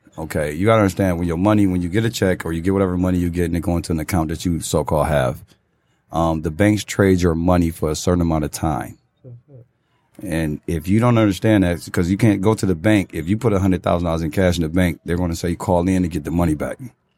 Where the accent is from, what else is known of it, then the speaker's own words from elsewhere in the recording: Detroit, Michigan, United States; First off, I'm from Detroit, so you know, I know a lot of different ways that we're not taught.